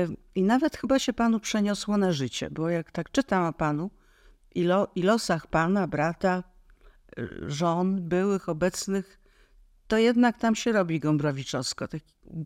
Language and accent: Polish; Kraków, Lesser Poland, Poland; ja też jestem z Krakowa i moja rodzina ze strony taty jest i była z Krakowa.